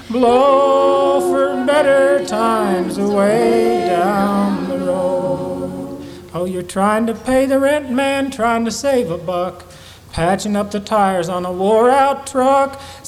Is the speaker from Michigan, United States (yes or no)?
yes; Michigan, United States; I grew up just outside of Detroit